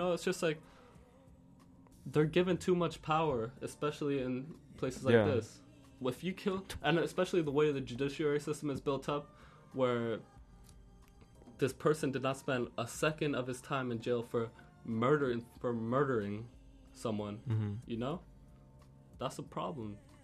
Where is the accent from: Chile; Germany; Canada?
Chile; also born or lived in New Jersey; now in United States; I come from Chile.